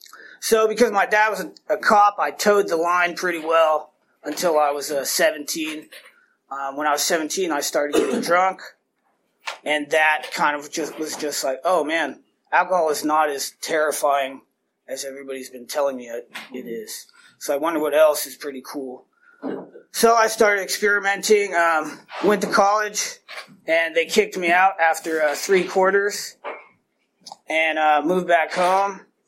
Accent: Riverside, California, United States; I was born in Riverside. My father was a police officer. My mother has a master's in child development. And so I grew up in a very loving, amazing home.

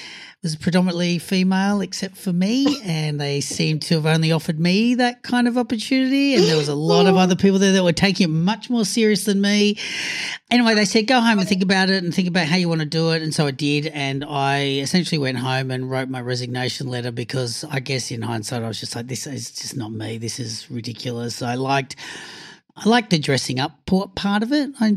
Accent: Sydney, New South Wales, Australia; I grew up in Sydney, Australia, down in the Shire

